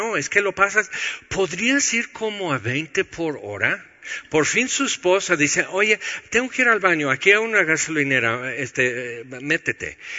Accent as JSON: {"language": "Spanish", "region": "California", "country": "United States", "tie": "born or raised there", "said": "yo crecí aquí en California, esto no es complicado."}